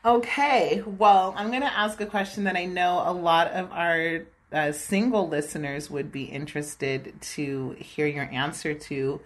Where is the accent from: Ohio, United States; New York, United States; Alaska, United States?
Alaska, United States; Juneau; also born or lived in California; because I'm from Juneau originally, and I lived in California for 12 years and moved back here in the past 4 years